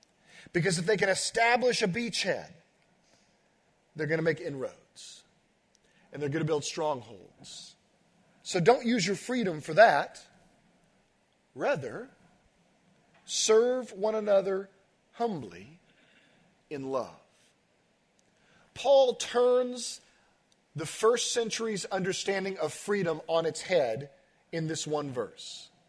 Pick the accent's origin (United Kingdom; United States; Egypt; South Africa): United States; We're American. We like our freedoms, right?